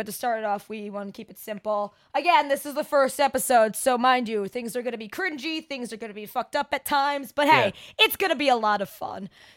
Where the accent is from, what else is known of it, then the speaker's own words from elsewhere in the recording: New Jersey, United States; accent: New Jersey; I would try to hide my New Jersey accent until I was like, I can't do this anymore.